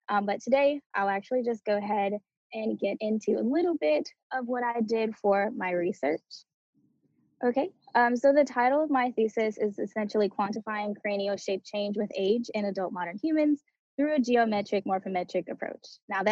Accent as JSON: {"language": "English", "town": "Eunice", "region": "Louisiana", "country": "United States", "lives_now": "Eugene, United States", "said": "So originally, I'm from Eunice, Louisiana."}